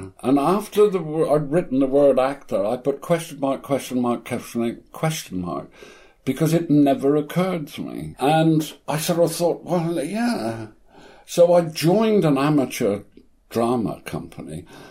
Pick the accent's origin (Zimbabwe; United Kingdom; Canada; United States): United Kingdom; South West England; accent: Cornish; And because I come from Cornwall, I had a Cornish accent.